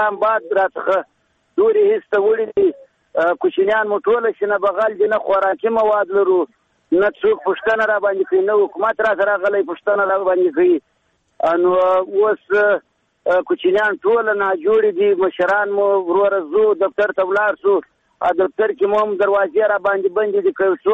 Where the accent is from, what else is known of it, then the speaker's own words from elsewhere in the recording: Badghis, Afghanistan; now in Herat, Afghanistan; زه د هرات ولایت د شیدایي څخه خبرې در سره کوم. موږ مهاجر یو دلته راغلي د بادغیس ولایت څخه